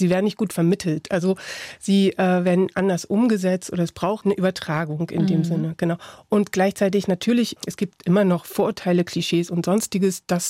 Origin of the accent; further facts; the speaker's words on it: Saxony-Anhalt, Germany; Ich bin selbst in einem kleinen Dorf groß geworden in Sachsen-Anhalt.